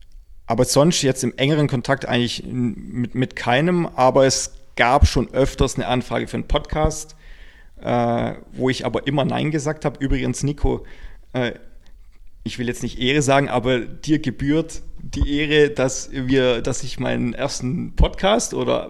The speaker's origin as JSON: {"language": "German", "town": "Ravensburg", "region": "Baden-Württemberg", "country": "Germany", "said": "Ravensburg am Bodensee."}